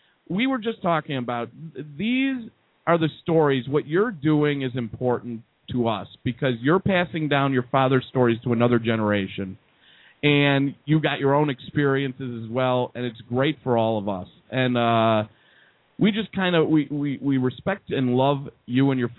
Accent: Chicago, Illinois, United States; We're moving out to LA in a few months, but we are from Chicago and doing the show from here for now.

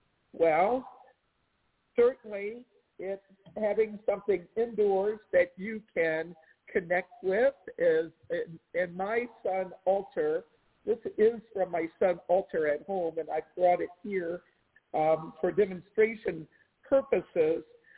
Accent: Washington, District of Columbia, United States; I grew up in the Washington, D.C. area

